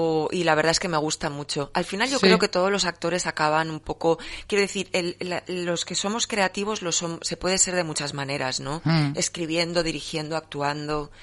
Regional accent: Ontinyent, Valencian Community, Spain; yo soy de Ontinyent, y allí en Ontinyent hay mucha gente que tiene en la casa, el piso en el pueblo y luego la caseta que se llama en que sería como el chalet en el campo

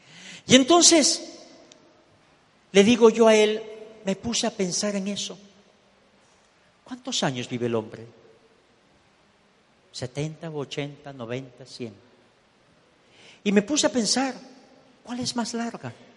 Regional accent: Ecuador; Y en el año 90 me regresé para Miami, me regresé para Ecuador. Yo soy ecuatoriano.

